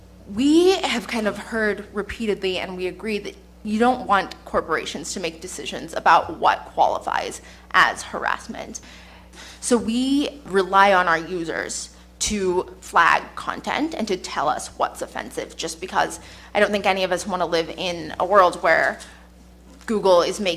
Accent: Kansas, United States; I grew up in Kansas as a Muslim American after 9/11

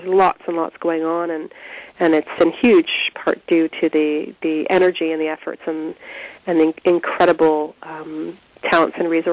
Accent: Waterloo, Ontario, Canada; I'm actually originally from Waterloo

